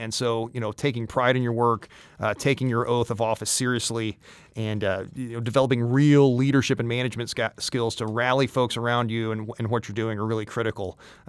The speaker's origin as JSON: {"language": "English", "region": "Missouri", "country": "United States", "tie": "born or raised there", "said": "I grew up in Mid-Missouri, went to the University of Missouri on an Army ROTC scholarship in 1999"}